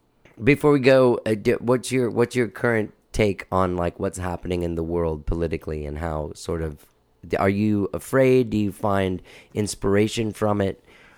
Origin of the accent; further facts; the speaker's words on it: Mexico; now in United States; I grew up living in Mexico and like I feel very close to cultures that are even outside of the United States, my own Spanish and Latin culture.